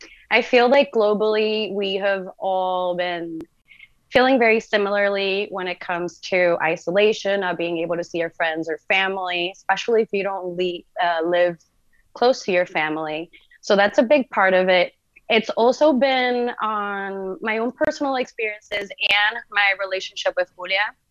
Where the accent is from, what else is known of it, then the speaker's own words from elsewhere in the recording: Puerto Rico; now in Miami, United States; we're both from Puerto Rico, and that's where we went to high school. But afterwards, Julia went off to study in New York. I am currently living in Miami at the moment.